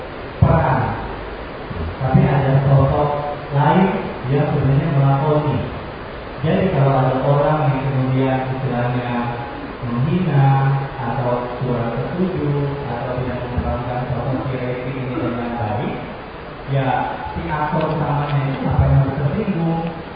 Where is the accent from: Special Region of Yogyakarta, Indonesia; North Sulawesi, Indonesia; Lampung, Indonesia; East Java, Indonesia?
North Sulawesi, Indonesia; Manado; Saya memakan segalanya karena saya dari Manado.